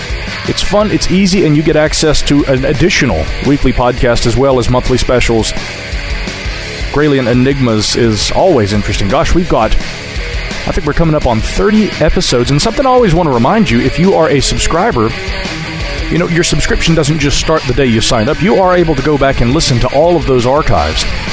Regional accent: Nashville, Tennessee, United States; now in Brownsville, United States; I was born and lived in Nashville for 35 years

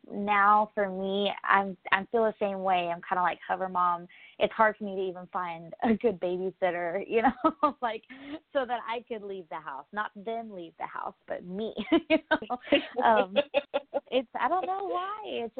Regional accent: Dallas, Texas, United States; we're originally from Dallas, Texas area, and we've got all of our family down there.

